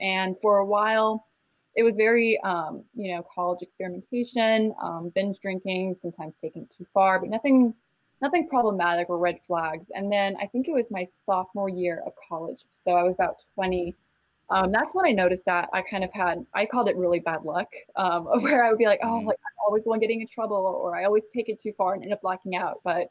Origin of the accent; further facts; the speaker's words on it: California, United States; now in North Carolina, United States; We're originally from California, but we moved to North Carolina about 2 years ago. So we're living there.